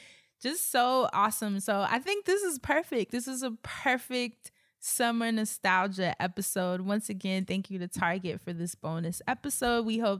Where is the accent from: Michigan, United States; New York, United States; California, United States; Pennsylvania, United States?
New York, United States; Even just growing up in New York, hearing the music people are playing coming out of their houses